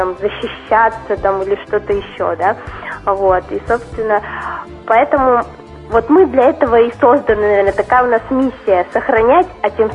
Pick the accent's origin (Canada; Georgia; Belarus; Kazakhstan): Belarus; now in Russia; у меня бабушка из Беларуси, у меня дедушка, а я сам из Беларуси приехал.